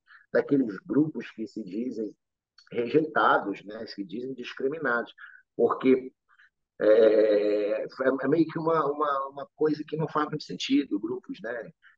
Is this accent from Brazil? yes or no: no; Russia; Portuguese is a second language; now in Ukraine; eu me considero ucraniano, mas sou russo, nasci na Rússia, me criei lá, vim para cá depois, moro aqui há 20 e tantos anos.